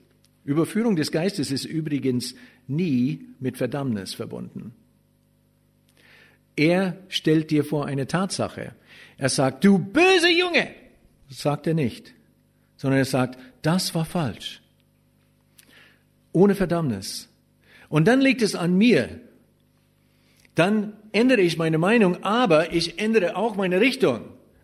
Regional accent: Germany; Wir sind ja Deutsche, gell?

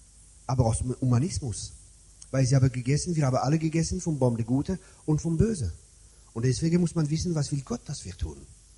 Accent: France; German is a second language; ich komme aus Frankreich

